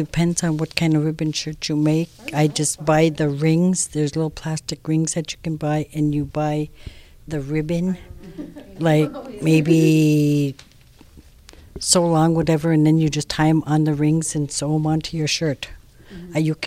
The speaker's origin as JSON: {"language": "English", "town": "Nett Lake", "region": "Minnesota", "country": "United States", "tie": "born or raised there", "said": "I grew up in Net Lake."}